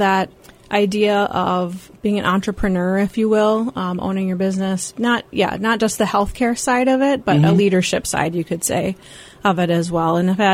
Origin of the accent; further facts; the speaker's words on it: Hazel, South Dakota, United States; Originally, I grew up in eastern South Dakota on a cattle and hog and crop farm near Hazel, which is about 100 people, so not very many people have heard of it.